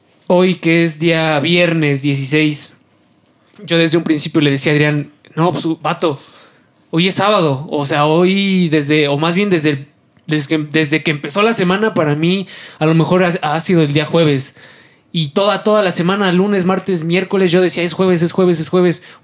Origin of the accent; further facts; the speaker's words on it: Mexico; nosotros como mexicanos no tenga un impacto social tan fuerte